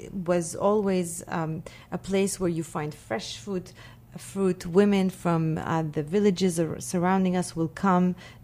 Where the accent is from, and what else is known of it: Beit Jala, West Bank, Palestine; born or raised there